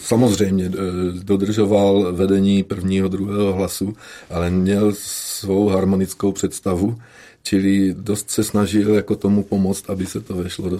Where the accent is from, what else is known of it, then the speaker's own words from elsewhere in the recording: Tvrdonice, South Moravian Region, Czechia; já jsem rodilý Tvrdončan.